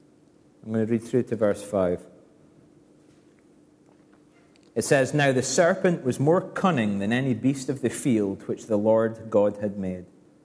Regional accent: Scotland, United Kingdom; Now, being a Scot and fiercely patriotic, our national bard is Robbie Burns.

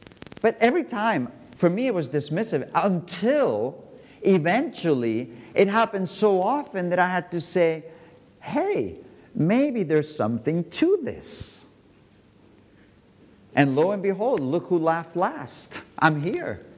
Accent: Balearic Islands, Spain; After all, I am from Mallorca.

